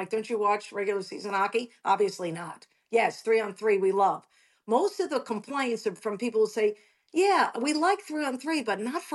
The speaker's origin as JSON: {"language": "English", "region": "New York", "country": "United States", "said": "I'm American. I'm a New York girl."}